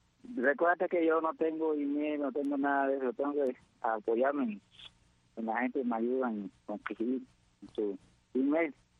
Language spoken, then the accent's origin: Spanish; Banes, Holguín, Cuba; Sí, potencia mundial cero. Óyeme, pues yo soy de Bani